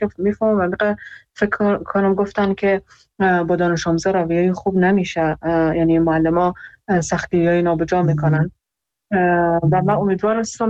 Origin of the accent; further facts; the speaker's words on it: Iran; خودم در ایران بزرگ شدم و اونجا درس خوندم